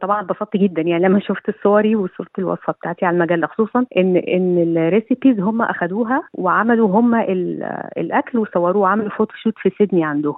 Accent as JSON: {"language": "Arabic", "country": "Egypt", "tie": "born or raised there", "said": "عن طفولتي مثلا في مصر"}